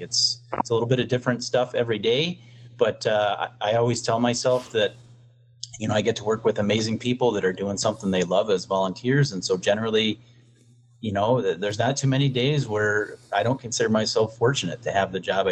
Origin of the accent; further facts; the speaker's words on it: Connecticut, United States; So I grew up in Connecticut, and but not like the normal part of Connecticut most people would think of. My town was a little bit more like northern Minnesota, had a lot of public lands.